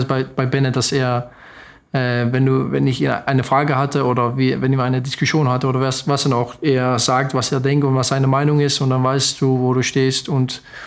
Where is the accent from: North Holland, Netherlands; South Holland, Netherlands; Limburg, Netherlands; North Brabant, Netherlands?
Limburg, Netherlands; Geleen; German is a second language; In Geleen.